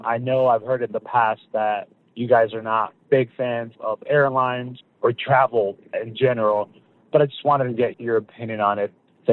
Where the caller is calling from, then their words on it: Maryland, United States; I am calling from Maryland.